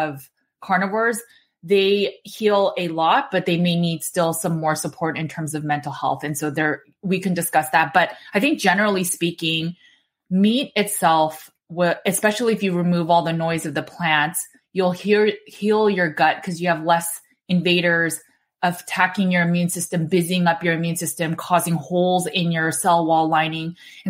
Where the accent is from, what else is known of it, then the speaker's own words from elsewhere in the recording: California, United States; I'm from California. And then I went to Berkeley.